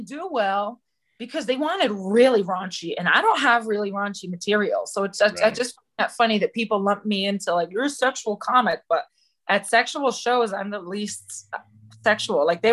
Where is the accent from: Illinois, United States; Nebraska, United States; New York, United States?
New York, United States; New York City; So I was born in New York Hospital, which is on 70th and York. And then my dad lived on 70th and York between 1st and York. And I went to school on 68th and 1st.